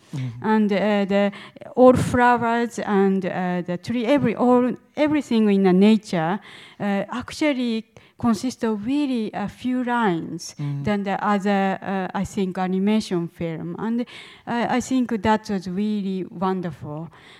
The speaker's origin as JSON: {"language": "English", "country": "Japan", "tie": "born or raised there", "said": "I grew up in Japan."}